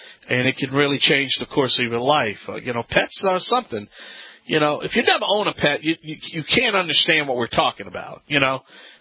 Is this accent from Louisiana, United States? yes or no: yes; Louisiana, United States